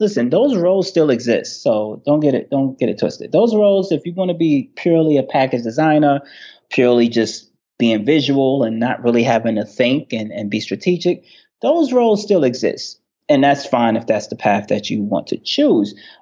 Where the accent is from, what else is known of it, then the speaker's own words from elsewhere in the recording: New York, United States; I just know growing up in New York